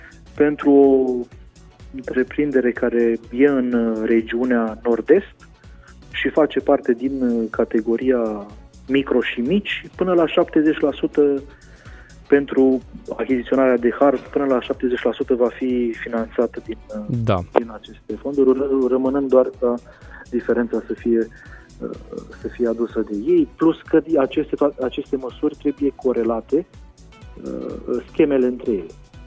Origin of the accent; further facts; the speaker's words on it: Iași, Iași County, Romania; E o mândrie pentru mine că sunt din Iași, e o mândrie pentru mine că am avut posibilitatea să studiez în Iași.